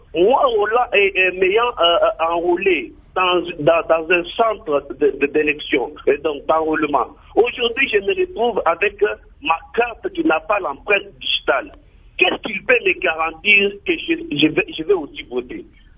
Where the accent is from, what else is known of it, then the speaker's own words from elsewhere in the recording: DR Congo; en tant que Congolais